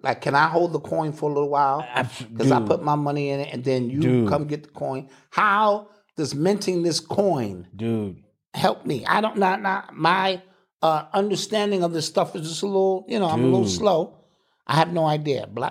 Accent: Mississippi, United States; I'm from Mississippi.

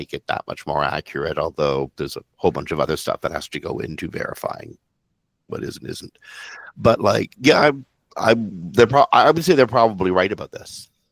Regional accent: Canada; And I'm speaking as a Canadian.

